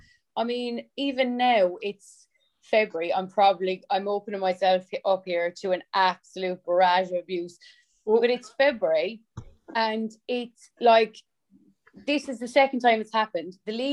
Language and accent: English; Ireland; And I'm not being an Irish alcoholic with my gin in hand